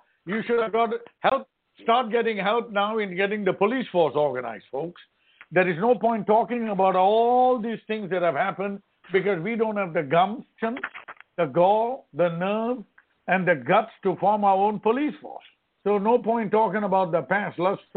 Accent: Missouri, United States; I'm from Missouri. Show me. Show me.

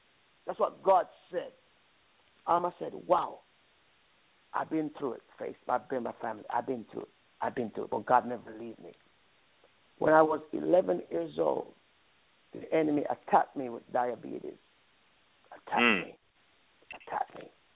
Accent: Jamaica; I'm from Jamaica in the Caribbean.

